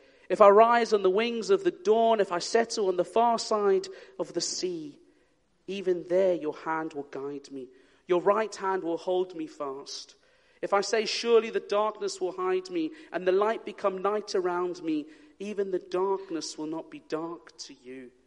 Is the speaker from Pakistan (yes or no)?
no; South Africa; I remember growing up in South Africa, being part of a generation where mobile phones were a thing.